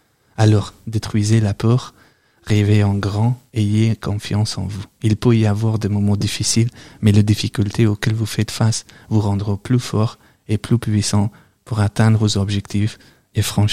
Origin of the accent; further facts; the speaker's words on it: Afghanistan; now in Belgium; Quand j'ai quitté l'Afghanistan, j'allais une envie d'aller plus loin possible, parce que j'avais peur.